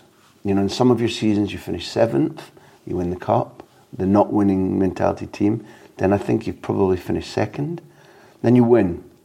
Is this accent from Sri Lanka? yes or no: no; Scotland, United Kingdom; even as a Scot